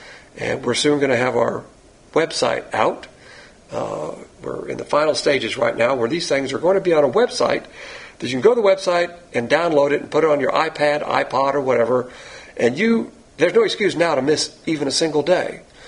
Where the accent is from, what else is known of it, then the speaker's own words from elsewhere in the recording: the South, United States; Just like me, I'm a Southerner. I love Southerners.